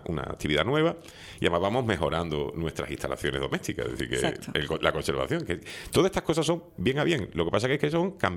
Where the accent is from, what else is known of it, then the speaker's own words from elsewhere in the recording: Andalusia, Spain; porque soy andaluz y sabe que los fritos nos gustan mucho